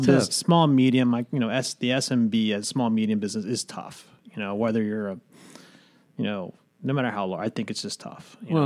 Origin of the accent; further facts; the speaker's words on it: Newark, Delaware, United States; also born or lived in Philadelphia, Pennsylvania; I'm originally from Philadelphia. Native of Philadelphia, but grew up most of my life in Newark, Delaware.